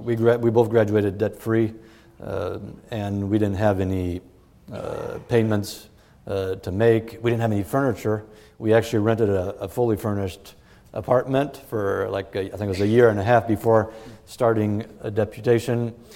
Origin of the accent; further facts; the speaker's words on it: France; I grew up in France as a missionary kid.